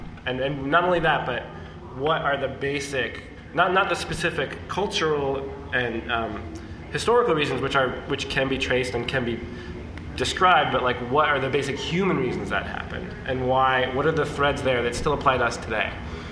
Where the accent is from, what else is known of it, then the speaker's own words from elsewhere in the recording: West Coast, United States; I grew up on the West Coast where like, you know, Jewish culture and Jewish people aren't as visible